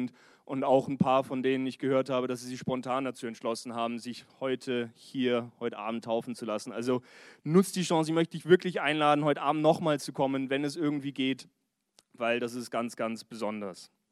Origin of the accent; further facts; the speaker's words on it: Vienna, Austria; Und ich habe halt gedacht, sie spielt auf meinen deutschen Dialekt an, also habe ich gesagt, aus Wien.